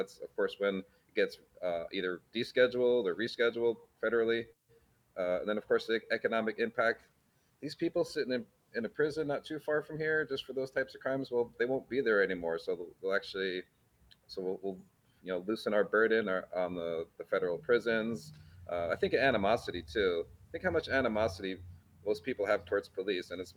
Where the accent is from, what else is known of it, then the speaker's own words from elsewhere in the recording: New York, United States; I'm from New York, so I've got, you know, my New York swag, my just go for it mentality.